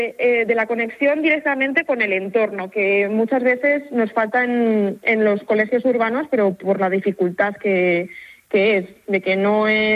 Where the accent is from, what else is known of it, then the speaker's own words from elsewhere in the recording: Segovia, Castile and León, Spain; No, yo soy de Segovia y voy y vengo.